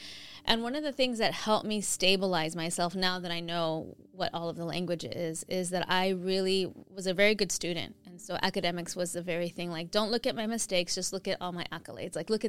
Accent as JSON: {"language": "English", "region": "New York", "country": "United States", "tie": "born there", "said": "I was born in New York. My parents are from Colombia, and I was born in a very Colombian home."}